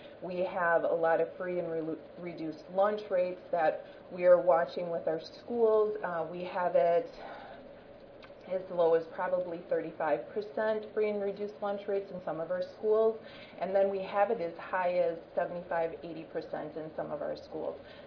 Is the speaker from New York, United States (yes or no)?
no; Wisconsin, United States; And I'm from Wood County, Wisconsin, and you can see we're right in the center of Wisconsin.